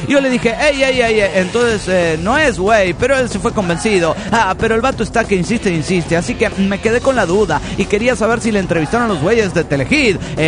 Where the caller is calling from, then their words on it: Tijuana, Baja California, Mexico; de Tijuana.